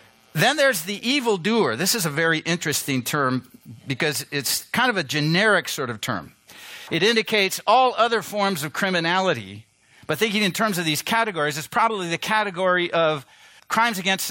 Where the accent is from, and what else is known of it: Chicago, Illinois, United States